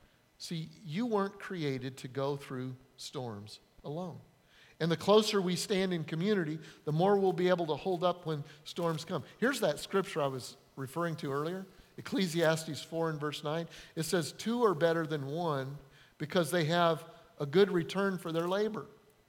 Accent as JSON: {"language": "English", "town": "Denver", "region": "Colorado", "country": "United States", "also_born_or_lived": "northern Illinois", "lives_now": "Charleston, United States", "said": "I'm from Denver, Colorado. It snows there. I spent 8.5 years in purgatory in northern Illinois."}